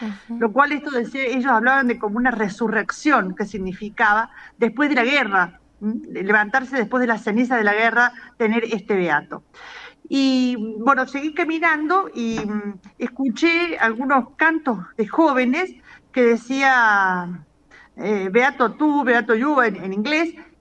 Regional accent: Argentina

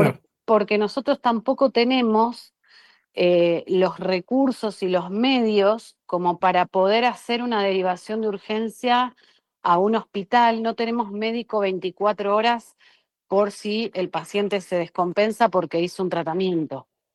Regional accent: Luján, Buenos Aires Province, Argentina; Yo soy de Luján, los tres somos de Luján.

